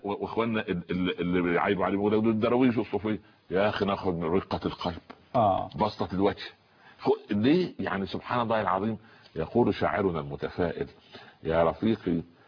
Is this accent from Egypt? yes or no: yes; Egypt; إحنا مصريين